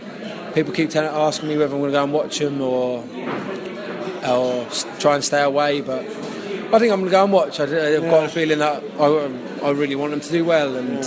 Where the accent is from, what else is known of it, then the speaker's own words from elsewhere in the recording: England, United Kingdom; now in Ireland; Like I say, as soon as I came over from England to Ireland